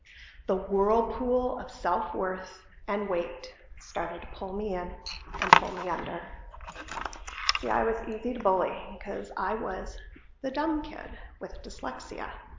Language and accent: English; Scandia, Minnesota, United States; So I grew up in Scandia, Minnesota on 10 acres in the country.